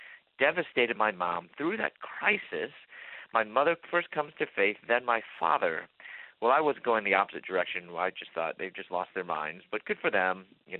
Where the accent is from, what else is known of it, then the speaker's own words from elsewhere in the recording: Chicago, Illinois, United States; I came out when I was in my early 20s, and I'm from Chicago.